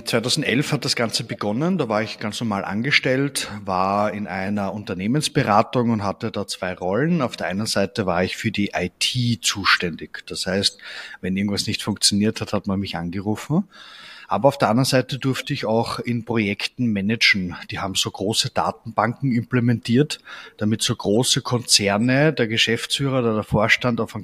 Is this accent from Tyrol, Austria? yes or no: no; Vienna, Austria; ich komme aus Wien.